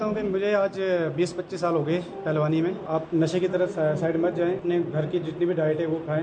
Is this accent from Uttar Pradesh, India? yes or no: no; Udhampur, Jammu and Kashmir, India; और खासकर हमारे उधमपुर के लिए बहुत प्राउड फील करता हूँ मैं